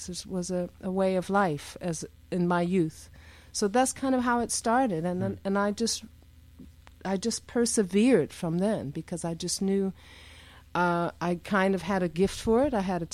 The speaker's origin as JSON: {"language": "English", "town": "Philadelphia", "region": "Pennsylvania", "country": "United States", "tie": "born or raised there", "said": "I grew up in West Philadelphia, in a classic West Philly row house."}